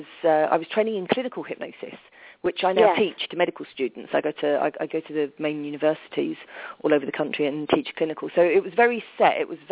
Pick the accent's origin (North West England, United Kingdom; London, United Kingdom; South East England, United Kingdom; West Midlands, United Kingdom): London, United Kingdom; it wasn't so easy growing up in South London.